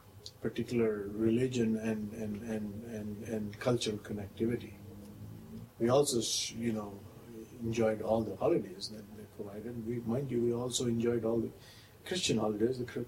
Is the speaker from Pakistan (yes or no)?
no; Kenya; also born or lived in United Kingdom; When I was growing up in East Africa, I was in a very closed and very Indian environment.